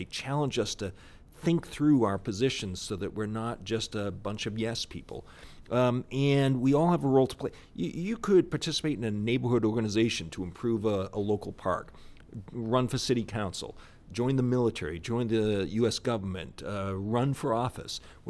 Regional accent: Boston, Massachusetts, United States; now in Dallas, United States; So I moved to Dallas in March of last year, 2022. Thank you. It's good to be here. I'm still adjusting. I'm from the Boston area.

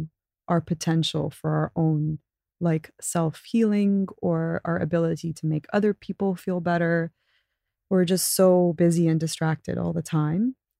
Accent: Abu Dhabi, United Arab Emirates; Honestly, growing up in Abu Dhabi was awesome.

